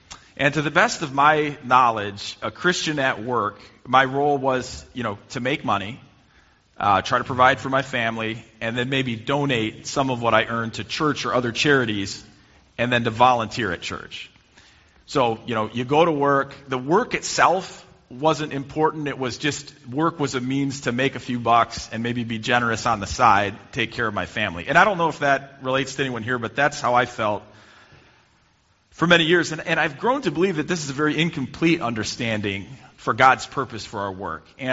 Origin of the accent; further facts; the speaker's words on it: Petoskey, Michigan, United States; When I grew up here in Petoskey, Michigan, you know, went to school.